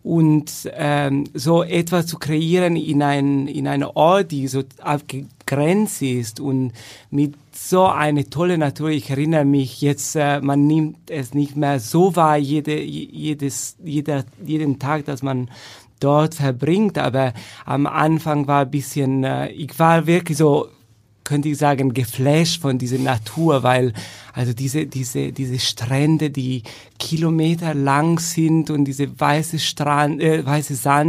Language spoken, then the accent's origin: German; Turin, Piedmont, Italy; born or raised there; moved away